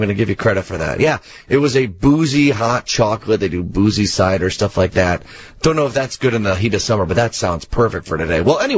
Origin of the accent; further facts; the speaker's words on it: Chicago, Illinois, United States; And I felt like even as a Chicagoan, it was a really eye-opening experience.